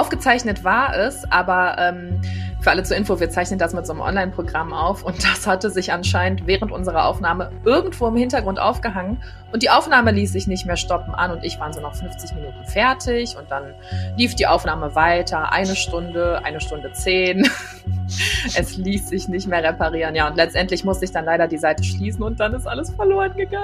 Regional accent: Düsseldorf, North Rhine-Westphalia, Germany; born there; bin gebürtige Düsseldorferin

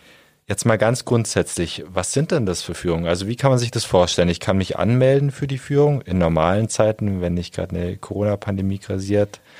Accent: Lake Constance, Germany; Ich komme auch nicht aus Augsburg, sondern vom Bodensee, wo es auch schön ist.

